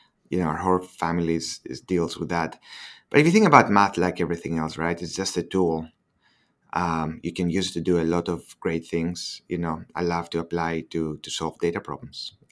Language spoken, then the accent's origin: English; Greece; English is a second language; moved away as an adult; now in United States; I'm from Greece.